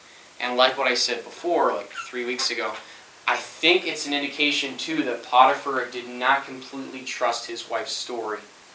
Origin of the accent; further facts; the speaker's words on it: Scotland, United Kingdom; Now, you guys know I grew up in Scotland. It's the land of ancient castles, okay?